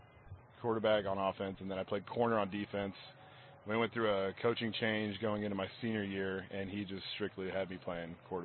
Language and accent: English; Baldwin City, Kansas, United States; Yep, so I'm from Baldwin City, Kansas, the heart of Baker University.